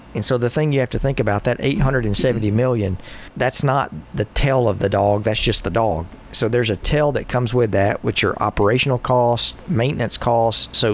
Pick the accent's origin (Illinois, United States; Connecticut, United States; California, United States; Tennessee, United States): Tennessee, United States; Monteagle; So I'm from Monteagle, and I'm back at Monteagle quite a bit